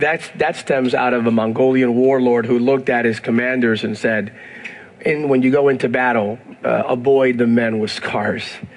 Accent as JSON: {"language": "English", "region": "Pennsylvania", "country": "United States", "tie": "born or raised there", "said": "Growing up in Pennsylvania, from parents that migrated from Puerto Rico, in a very strong, blue-collar, hardworking, Calvinistic work ethic environment"}